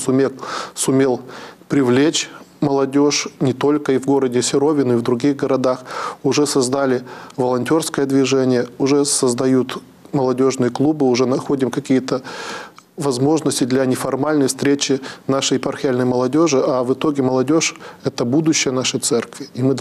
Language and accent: Russian; Urals, Russia; Хоть я всю жизнь прожил здесь, на Урале, как бы коренной уралец